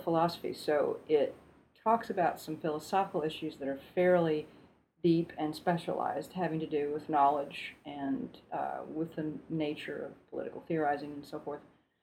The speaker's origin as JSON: {"language": "English", "region": "Alabama", "country": "United States", "tie": "born or raised there", "said": "my own personal experience growing up in Alabama in the 60s and 70s and living with a lot of the civil rights movement as a child and young person"}